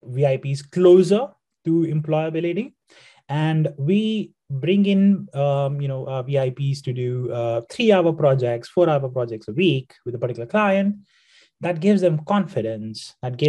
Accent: Nepal; also born or lived in India; now in United Kingdom; Yes, so as I said, I'm from Nepal. I have spent most of my life hustling in India. Did my engineering there, and then I came to UK 4 years ago

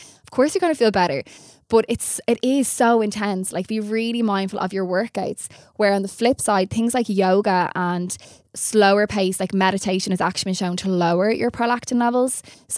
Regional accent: Ireland; especially growing up in Ireland, we're very good at putting proper meals together

